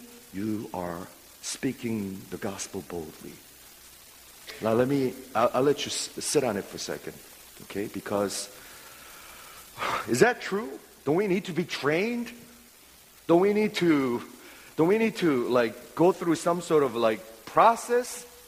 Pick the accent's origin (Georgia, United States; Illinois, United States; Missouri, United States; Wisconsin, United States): Illinois, United States; Chicago; When I was growing up in Chicago area, this is many years ago, when I was about 14 years old, 15 years old